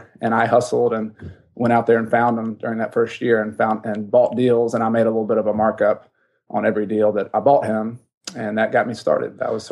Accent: the South, United States; I grew up in the South.

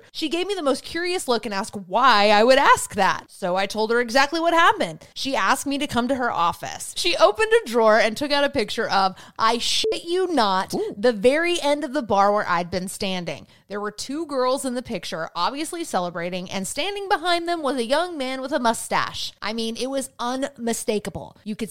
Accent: Ohio, United States; moved away as an adult; now in Dallas, United States; I am from Northeast Ohio, but have lived in Dallas-Fort Worth since my 20s.

